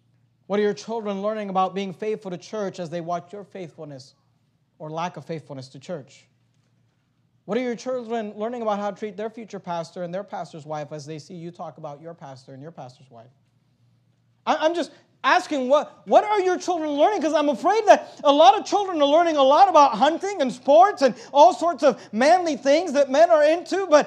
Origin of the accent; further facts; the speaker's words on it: California, United States; when I was growing up, we grew up in the Bay Area, and we were poor.